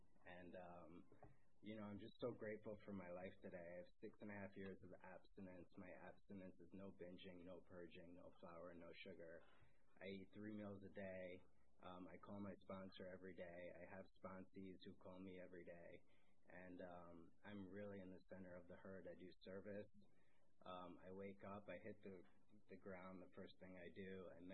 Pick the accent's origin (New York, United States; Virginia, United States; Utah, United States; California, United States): New York, United States; Cold Spring Harbor; really crazy growing up in Cold Spring Harbor and living with alcoholism